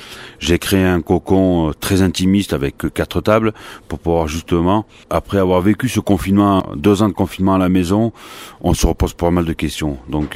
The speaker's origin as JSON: {"language": "French", "town": "Saint-Rémy", "country": "France", "said": "en passant par les Alpes, évidemment, parce que je suis de Saint-Rémy."}